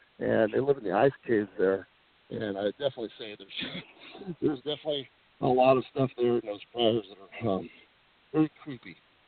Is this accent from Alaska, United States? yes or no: yes; Alaska, United States; during our time in Alaska, which I grew up in Alaska, and I can tell you stories from when I was younger and stuff and things like that.